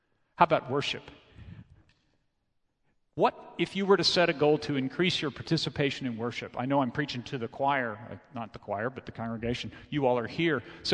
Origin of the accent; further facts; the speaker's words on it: San Antonio, Texas, United States; I heard this growing up in Calvary Baptist Church in San Antonio, Texas.